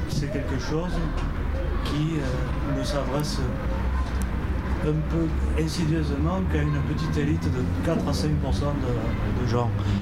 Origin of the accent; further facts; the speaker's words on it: Miramas, Provence-Alpes-Côte d'Azur, France; je suis de Miramas, de Chambon.